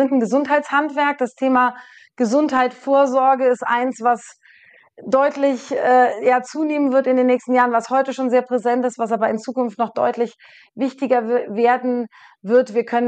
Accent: Rhineland, Germany; Oh, Heimat, ganz klar, Rheinland. Ich bin Rheinländerin durch und durch. Menschen, Mentalität, ich bin hier zu Hause

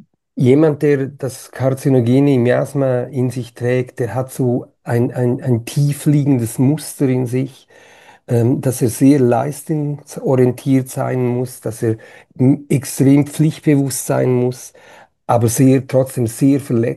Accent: Switzerland; accent: Swiss; Aber ich bin ein typischer Schweizer. Weißt du, ich kann mich nicht überwinden. Ich habe immer den Schweizer Slang dazu.

